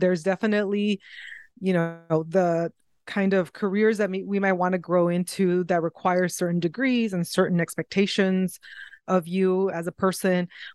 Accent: Acapulco, Guerrero, Mexico; I had a really hard life, you know, growing up in Acapulco, being abandoned by my mother at a young age so that she could survive and come to a new country

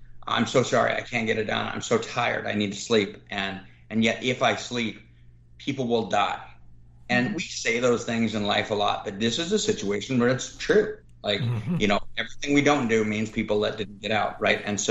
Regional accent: Reno, Nevada, United States; The area I grew up in around Reno, Nevada, up by Lake Tahoe, was being engulfed in two major wildfires.

